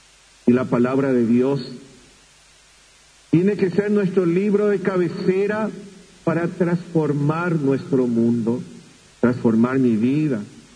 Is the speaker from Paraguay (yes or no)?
yes; Paraguay; como pueblo paraguayo también tenemos que nosotros trabajar y esmerarnos en ayudar a cada hermano